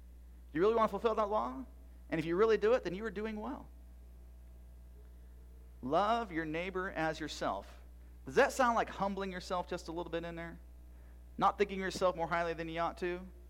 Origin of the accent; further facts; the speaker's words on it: Iowa, United States; I'm a redneck from Iowa, okay?